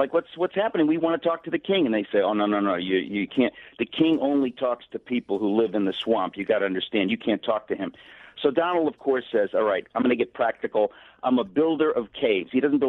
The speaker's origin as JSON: {"language": "English", "region": "New York", "country": "United States", "said": "you're a New Yorker, I'm a New Yorker, we're from this area"}